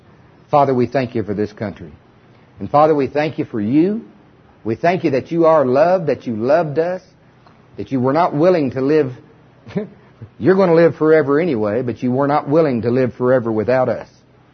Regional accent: Oklahoma, United States; I'm from Oklahoma, Paul's kids.

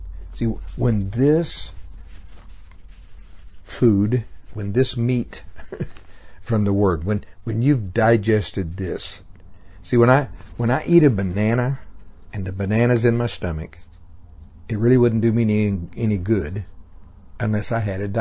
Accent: Oklahoma, United States; I'm not a scared. I'm from Oklahoma.

